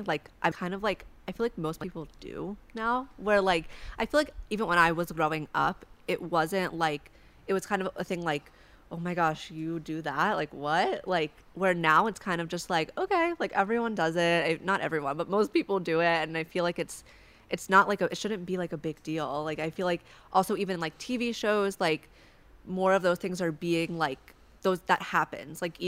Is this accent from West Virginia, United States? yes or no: no; Philadelphia, Pennsylvania, United States; Not me. I'm from Philadelphia.